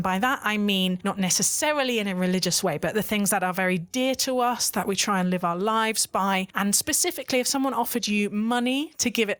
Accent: United Kingdom; also emotionally awkward as a British person to be sincere and honest about the things that we hold sacred, because our wonderful national trait of irony

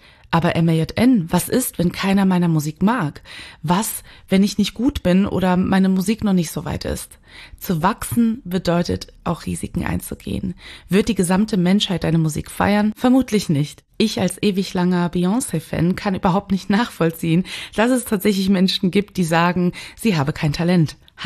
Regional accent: Cologne, North Rhine-Westphalia, Germany; Ich han keine Zick, würde ich als Kölnerin sagen

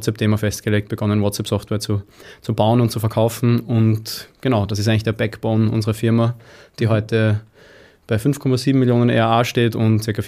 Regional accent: Klosterneuburg, Lower Austria, Austria; gebürtiger Klosterneuburger, 30 Jahre jung.

